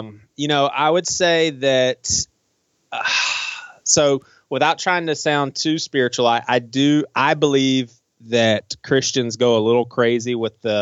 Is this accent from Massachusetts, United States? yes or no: no; Charleston, South Carolina, United States; Charleston, man. Charleston, South Carolina.